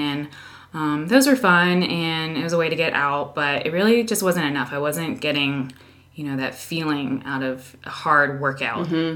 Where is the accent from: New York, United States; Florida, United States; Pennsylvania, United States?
Florida, United States; moved away as an adult; now in San Antonio, United States; So I'm originally from Florida and joined the military. I went to school in South Carolina, got my first assignment in Montana.